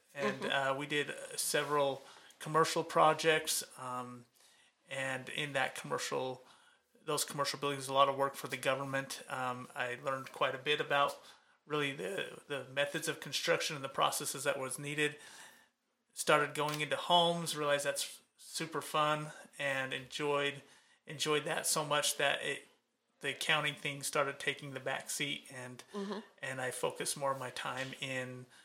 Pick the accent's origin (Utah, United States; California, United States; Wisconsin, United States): Utah, United States; St. George; So I moved back down to my hometown, St. George, and ended up getting a job for a civil engineering contractor doing back office accounting.